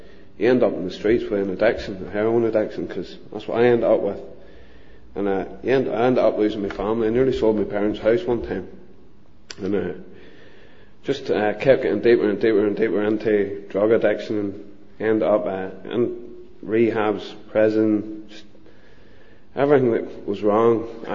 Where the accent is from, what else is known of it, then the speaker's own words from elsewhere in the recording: Ballymena, Northern Ireland, United Kingdom; As you can tell, I'm not from the south. I'm from Ballymena, just down the road a wee bit. But my story is something the same as the boys. From a young age, I grew up in the Dry Road housing estate from a young age.